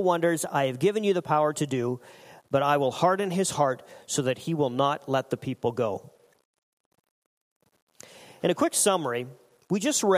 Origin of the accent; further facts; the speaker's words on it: Saskatchewan, Canada; I'm originally from Saskatchewan, and I attended the University of Saskatchewan